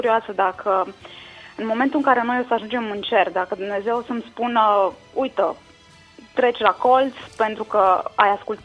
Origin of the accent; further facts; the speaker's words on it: Arad, Arad County, Romania; și sunt din Arad.